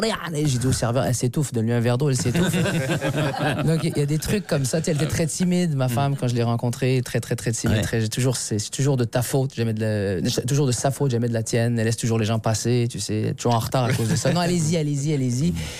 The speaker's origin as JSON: {"language": "French", "region": "Quebec", "country": "Canada", "said": "on est du Québec"}